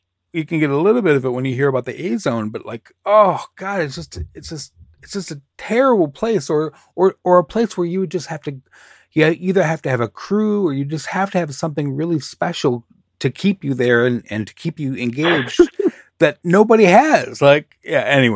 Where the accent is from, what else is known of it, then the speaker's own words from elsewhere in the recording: Michigan, United States; now in California, United States; I'm originally from Michigan and I miss some things about Michigan that are never going to happen here in California.